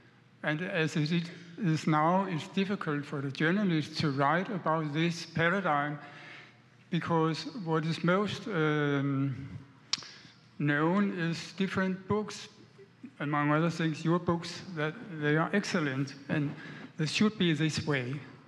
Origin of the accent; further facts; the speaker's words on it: Denmark; English is a second language; from Denmark, and my English is not the best, but it's my best.